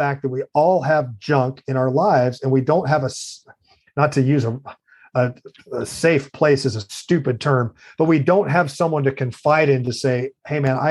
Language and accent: English; Jacksonville, Florida, United States; I grew up in Jacksonville.